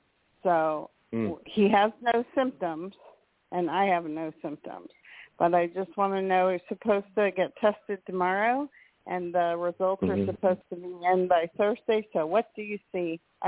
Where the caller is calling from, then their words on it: Florida, United States; Hi, Kelly, Joe, and Jason. … from Florida.